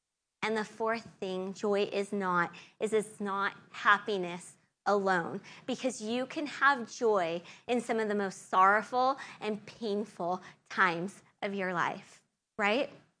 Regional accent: California, United States; I grew up in California. I'm from California, and some of you know that there's a term there.

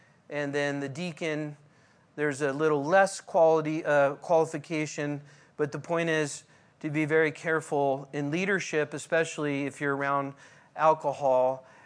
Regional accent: California, United States; I don't know, when I grew up in California, is well known, if you go to Mexico, what's the saying?

